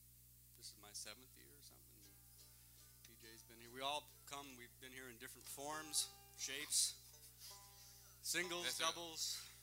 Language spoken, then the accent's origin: English; Detroit, Michigan, United States; moved away; I'm from Detroit. I left Detroit because I couldn't find any bluegrass music in Detroit.